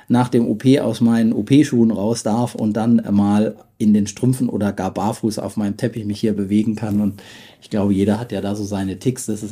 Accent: Heidelberg, Baden-Württemberg, Germany; weil ich ja als Heidelberger auch geprägt bin von dieser Klinik hier

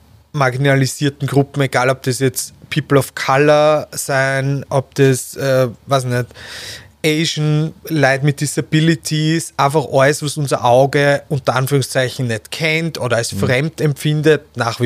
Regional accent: Stadtschlaining, Burgenland, Austria; Ja, meine Heimatstadt, Stadt Schleining

